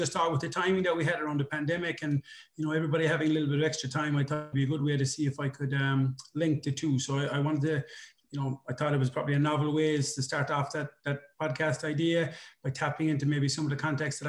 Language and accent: English; Ireland; as we Irish people always tend to be, to these good causes